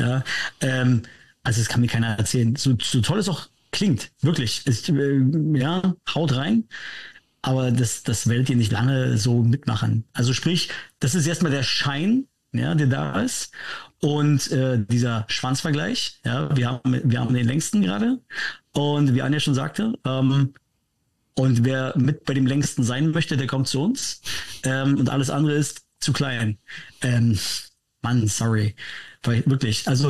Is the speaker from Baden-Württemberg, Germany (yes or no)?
yes; Karlsruhe, Baden-Württemberg, Germany; Bin aus Karlsruhe.